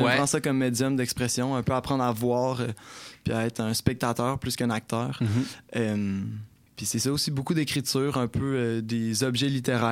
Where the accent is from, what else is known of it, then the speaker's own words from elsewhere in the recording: Quebec City, Quebec, Canada; Je suis né à Québec. J'ai grandi dans Sainte-Foy, pas tant loin de l'Uni. Mm-hmm. Mais là, ça fait 4 ans maintenant que j'habite le quartier Saint-Jean-Baptiste.